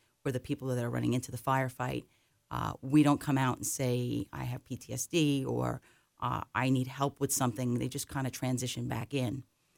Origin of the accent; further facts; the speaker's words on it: New York, United States; I grew up in Nassau County, and as we were discussing, there really wasn't a lot of encouragement to join military service.